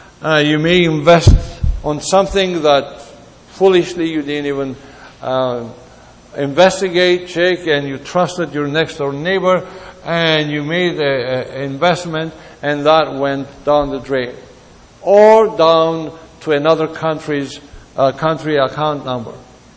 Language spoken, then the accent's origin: English; Greece; now in Canada; I met my wife here in Canada. She's from Egypt. I'm from Greece.